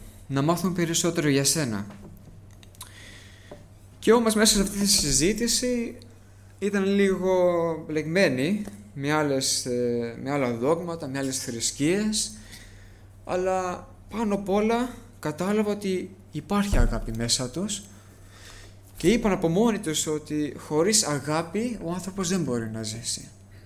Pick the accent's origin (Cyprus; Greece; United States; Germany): United States; New York; είμαι από τη Νέα Υόρκη.